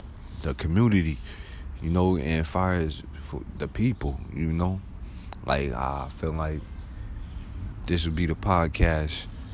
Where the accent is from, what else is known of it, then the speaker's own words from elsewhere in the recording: Buffalo, New York, United States; But I'm a young man. I'm 30 years old. I'm from Buffalo, New York. I'm a laid back, outgoing guy.